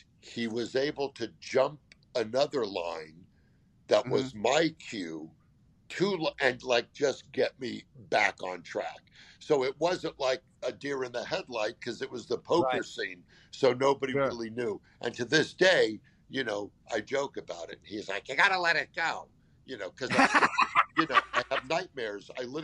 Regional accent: California, United States; I grew up in California. My dad was from the East, and I just always had that.

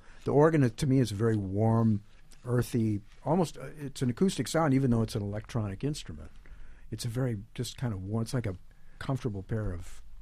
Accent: St. Louis, Missouri, United States; And also, growing up in St. Louis, there was a very strong kind of blues strain to a lot of the jazz that was going on there.

